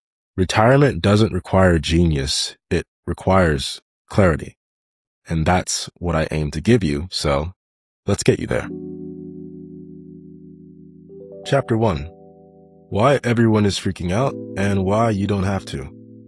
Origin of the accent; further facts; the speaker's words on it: Atlanta, Georgia, United States; I grew up in Atlanta in a family where money was always present, just never organized.